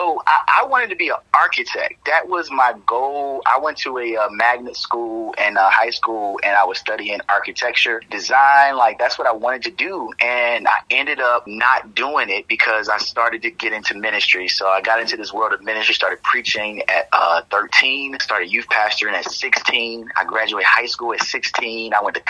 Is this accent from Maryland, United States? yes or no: yes; Baltimore, Maryland, United States; now in Atlanta, United States; I'm from Baltimore, Maryland. I was born and raised in the inner city on the east side, that is Federal and Patterson, and I loved my city. Ended up navigating and migrating to Atlanta, Georgia with my parents.